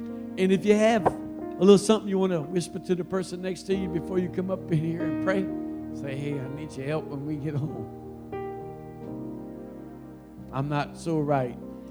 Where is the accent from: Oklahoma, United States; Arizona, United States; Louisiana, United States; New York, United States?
Louisiana, United States; I'm from Louisiana. I have my immediate family here. I got to run a long ways to get my mama a hug. About 700 plus miles to get my mama to hug me.